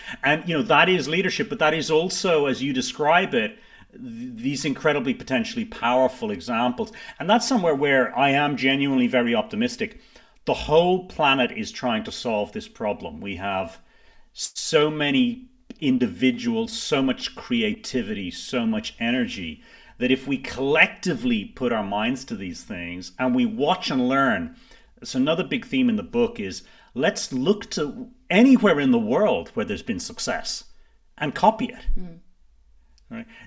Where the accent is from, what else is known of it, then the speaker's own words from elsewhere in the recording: Ireland; because I come from a small country. You know, I grew up in Ireland.